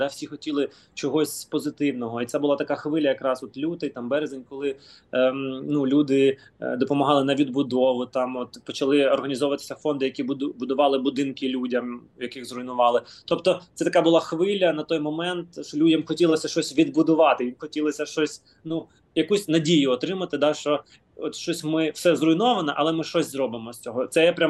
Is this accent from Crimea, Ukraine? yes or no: yes; Crimea, Ukraine; first language ru; Ukrainian is a second language; now in Kyiv, Ukraine; Я там російськомовний, я все життя розмовляю російською, я виріс там в Криму, да? Я сам з Криму. У мене в школі не було української мови, я не вчив українську мову. В Київ я переїхав